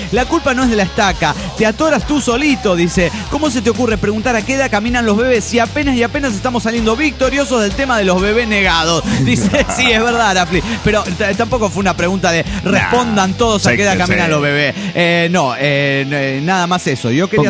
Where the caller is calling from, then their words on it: Aguascalientes, Mexico; de Aguascalientes.